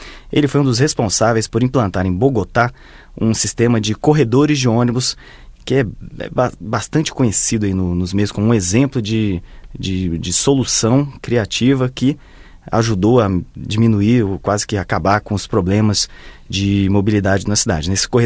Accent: Brasília, Federal District, Brazil; Aqui, para nós que somos aqui de Brasília

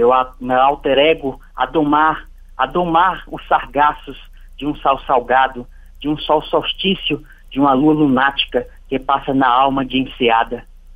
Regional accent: Piauí, Brazil; moved away as an adult; Eu saí do Piauí com 22 anos de idade. Hoje eu estou com 30. Então já tem um distanciamento do Piauí

